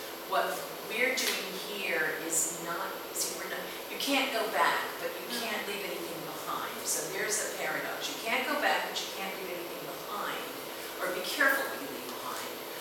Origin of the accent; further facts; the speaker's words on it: Texas, United States; No, I come from Texas.